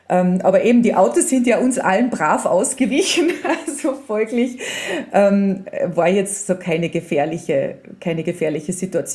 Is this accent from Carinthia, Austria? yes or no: yes; Spittal an der Drau, Carinthia, Austria; weil ich bin ja im Spital aufgewachsen. Also wie gesagt, Villach ist größer als Spital.